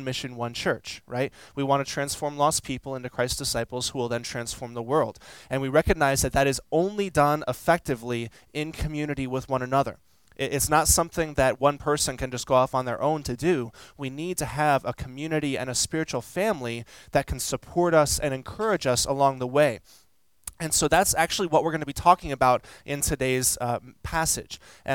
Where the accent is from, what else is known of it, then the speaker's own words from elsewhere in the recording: Houston, Texas, United States; because I'm originally from Houston. I'm used to like good meat, like good barbecue